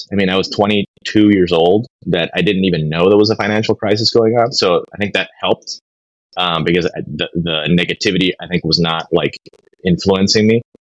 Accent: Miami, Florida, United States; I grew up in Miami, Florida, Cuban household. So my parents were both born in Havana, Cuba, in 1960, early 1960s.

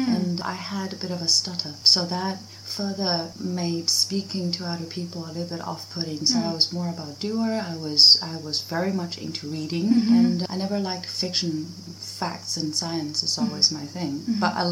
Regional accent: Shanghai, China; first language Mandarin; English is a second language; Mandarin is my mother tongue. I'm a Chinese and I was born and raised in Shanghai. I have a very good competency in Shanghai dialect, but not as well as Mandarin.

